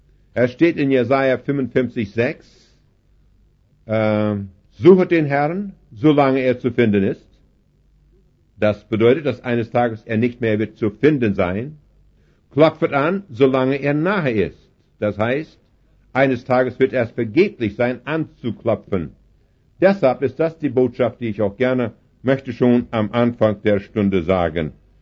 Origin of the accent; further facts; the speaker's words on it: Alberta, Canada; Bei uns im Westen von Kanada, in Alberta